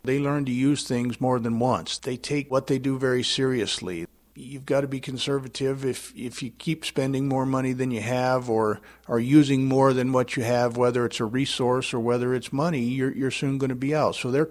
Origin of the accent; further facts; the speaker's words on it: Clyde Park, Montana, United States; I came from Clyde Park, Montana. I didn't get too far from home. My mom was a school teacher at Clyde Park.